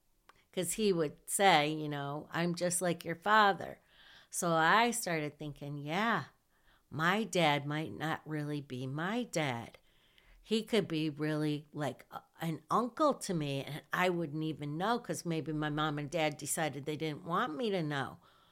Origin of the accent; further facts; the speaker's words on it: Hillsdale, United States; I grew up in Hillsdale in a small town, and we lived in a small neighborhood, and we had a large yard.